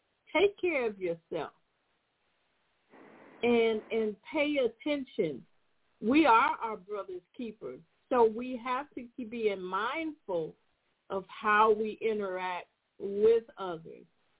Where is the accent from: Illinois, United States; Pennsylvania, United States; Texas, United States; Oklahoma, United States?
Illinois, United States; Chicago; I'm from the Wild Hundreds, but our war is different than war